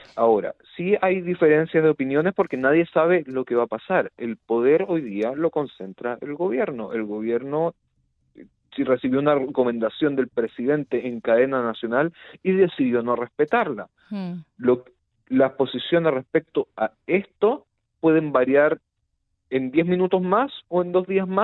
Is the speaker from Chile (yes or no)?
yes; Chile; por lo menos para los que venimos de Latinoamérica, especialmente para los chilenos que conocemos cómo ha sido la protesta en Chile